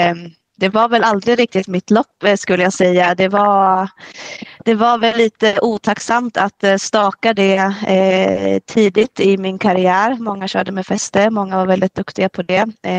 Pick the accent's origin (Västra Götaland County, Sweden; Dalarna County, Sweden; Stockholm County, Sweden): Dalarna County, Sweden; Falun; jag är ju från Dalkulla. Född och uppvuxen i Falun, eller lite utanför Falun. Ett litet ställe som heter Hosjö.